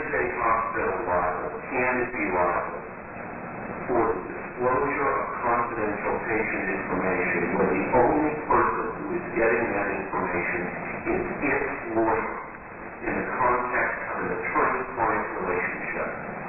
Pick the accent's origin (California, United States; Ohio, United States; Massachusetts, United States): Ohio, United States; Biddle; Well, I'm from Biddle, Ohio.